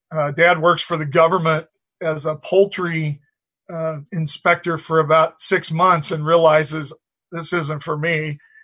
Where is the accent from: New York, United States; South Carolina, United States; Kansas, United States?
Kansas, United States; Colby; I was born and raised in Colby, Kansas, out on the Oasis on the Plains out west.